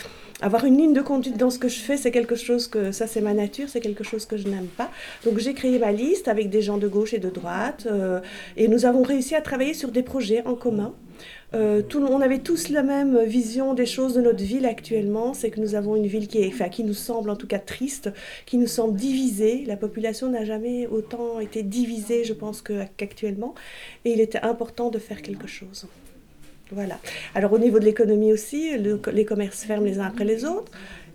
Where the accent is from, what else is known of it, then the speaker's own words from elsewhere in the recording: Belgium; now in France; je suis arrivée en 2001 dans le Diois, que je suis belge d'origine, là je suis maintenant française